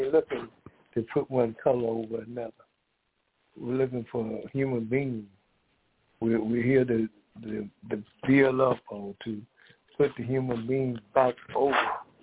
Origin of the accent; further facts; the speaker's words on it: Decatur, Georgia, United States; I'm from Decatur, Georgia.